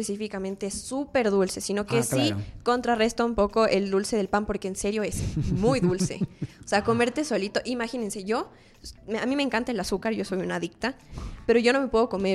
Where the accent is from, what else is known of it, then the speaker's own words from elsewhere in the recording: Cremona, Lombardy, Italy; tengo el honor de decir que es de mi tierra. Es el turrón, il torrone. Y es de crema, es de cremona, vaya.